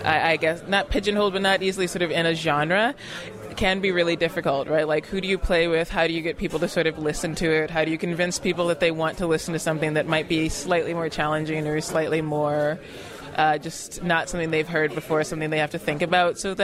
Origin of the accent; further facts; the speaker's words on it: United States; now in Canada; because as an American, like, you're kind of raised to believe that, like, Canada is this really, really diverse and really open place.